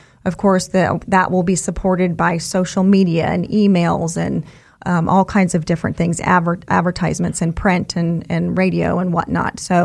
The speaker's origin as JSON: {"language": "English", "town": "Omaha", "region": "Nebraska", "country": "United States", "lives_now": "Wichita, United States", "said": "I'm from Omaha, Nebraska."}